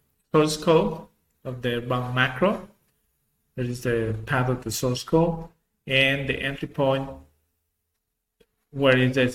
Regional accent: Bolivia; I'm from Bolivia, which is located in South America.

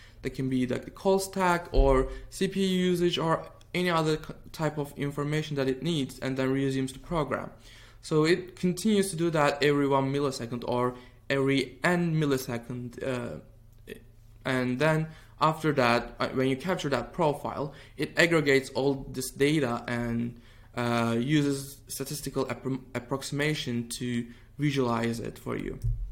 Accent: Turkey; now in Berlin, Germany; I'm currently living in Berlin and I'm originally from Turkey.

